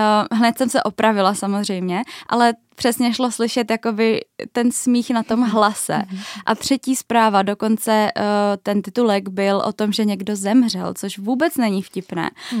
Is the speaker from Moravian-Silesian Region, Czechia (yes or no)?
no; Klášterec nad Ohří, Ústí nad Labem Region, Czechia; now in Brno, Czechia; já pocházím ze severozápadních Čech, z Klášterce nad Ohří a tam samozřejmě máme nějaké noviny